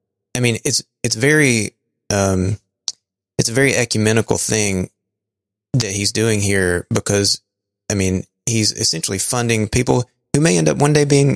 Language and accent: English; Alabama, United States; I'm just from Alabama. I can't say this stuff.